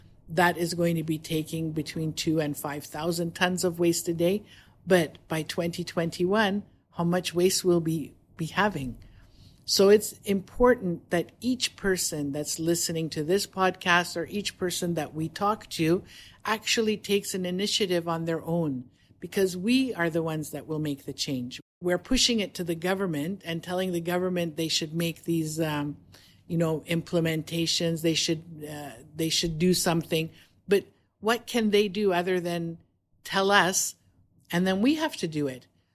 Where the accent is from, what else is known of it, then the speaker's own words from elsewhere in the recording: Toronto, Ontario, Canada; moved away as an adult; now in Dubai, United Arab Emirates; I come from Canada. We lived in Toronto.